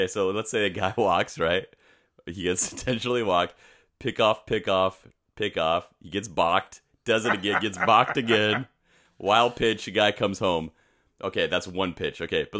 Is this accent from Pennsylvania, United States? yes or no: no; California, United States; growing up in SoCal